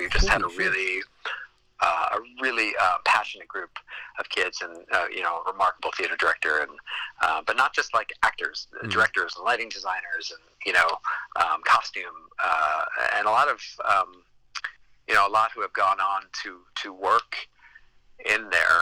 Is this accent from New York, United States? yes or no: yes; New York, United States; I grew up in New York, mm-hmm, and my mom and I would go into the city and see shows.